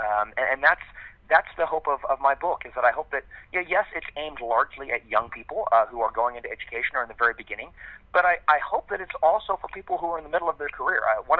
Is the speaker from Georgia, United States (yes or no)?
no; California, United States; also born or lived in Virginia; I went to college in Virginia, even though I'm from California.